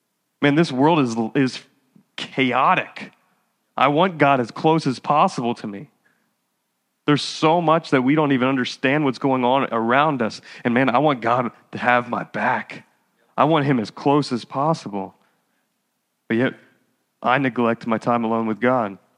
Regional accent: New Jersey, United States; I'm from Jersey, baby.

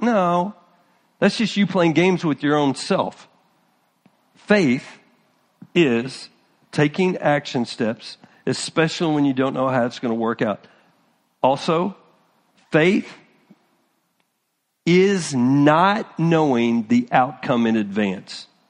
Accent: Texas, United States; I'm from Texas, the way that my dad raised me, just our lineage, our background.

